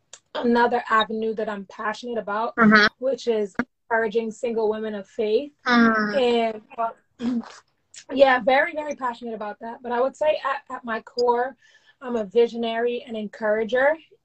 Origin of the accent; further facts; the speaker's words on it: Georgetown, Demerara-Mahaica, Guyana; I grew up in Georgetown, Guyana